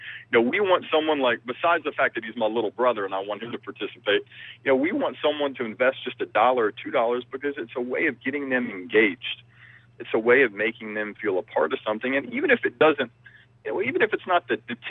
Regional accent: Alabama, United States; let's say in my hometown in Alabama, where I grew up

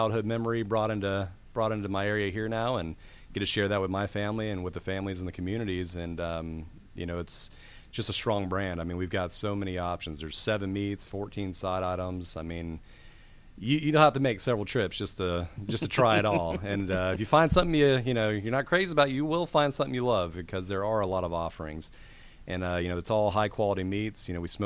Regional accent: Austin, Texas, United States; now in Gainesville, United States; Okay, so I'm a native Texan. I'm from Austin, Texas, born there.

